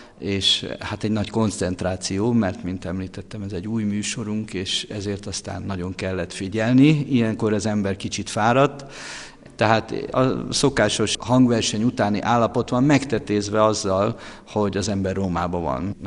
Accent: Northern Hungary, Hungary; én Észak-Magyarországon egy görögkatolikus közegben nőttem föl, édesapám is, és mindkét nagyapám pap volt

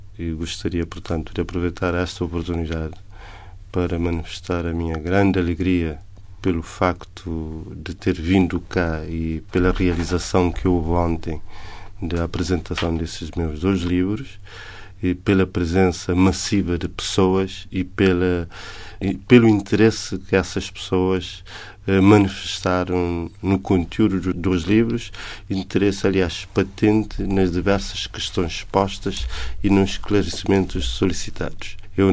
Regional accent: Cape Verde; dá-me um grande sentimento de realização como cabo-verdiano.

